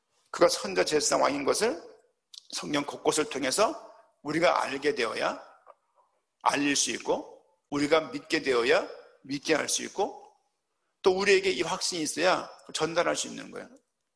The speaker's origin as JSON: {"language": "Korean", "region": "Seoul", "country": "South Korea", "tie": "born or raised there", "said": "전 서울이 고향입니다."}